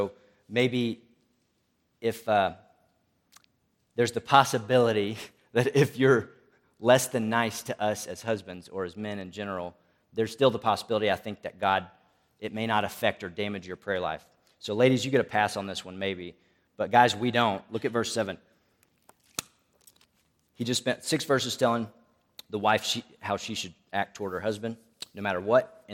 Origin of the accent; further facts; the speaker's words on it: United States; and I know it's easy for me to say this because I'm an American